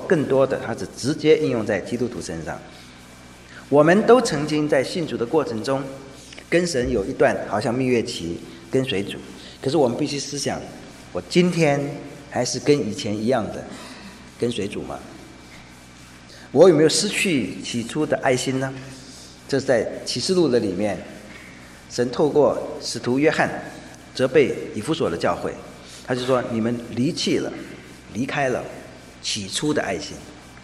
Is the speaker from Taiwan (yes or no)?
no; China; 所以我们中国人也一样聪明，我们中国人什么神都拜的，对不对？